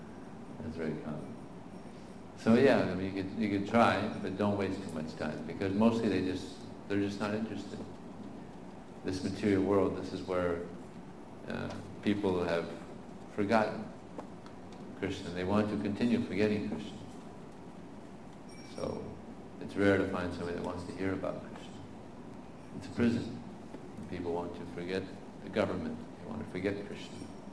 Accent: United States; I tell them, listen, I'm an American.

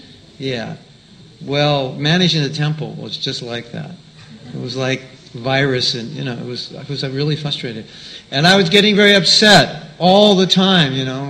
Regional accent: United States; And I'm an American. So, you know, as Americans, you know, you naturally know you're better than everybody else, right?

